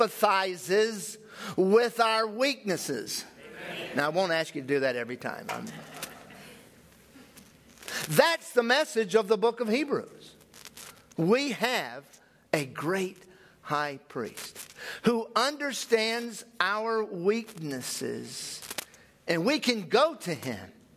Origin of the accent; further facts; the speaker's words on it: the South, United States; And I can mock him because I'm a Southerner. And I can put on that accent real quickly if you want me to.